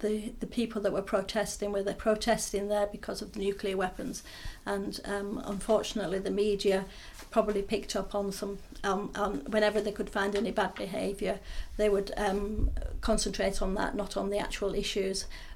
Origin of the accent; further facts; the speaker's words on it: Barrow-in-Furness, North West England, United Kingdom; I grew up in Barrow-in-Furness, and they're building Trident submarines there